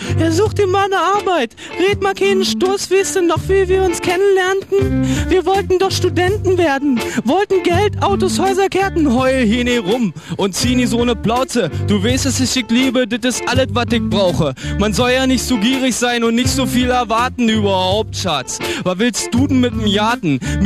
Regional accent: Berlin, Germany; also born or lived in Schöneiche; Rand Berlin, aber dann schnell Berlin und jetzt Berlin.

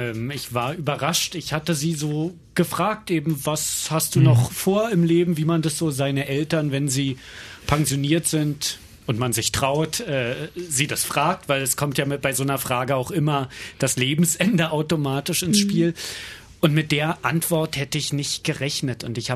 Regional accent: Germany; Ich bin Deutscher, ich bin in der Verantwortung dieses Landes.

